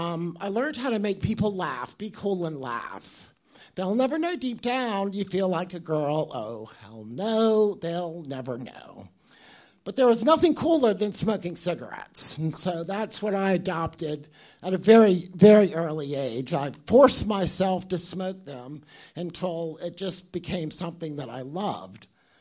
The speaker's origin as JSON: {"language": "English", "region": "Virginia", "country": "United States", "said": "I'm originally from Virginia."}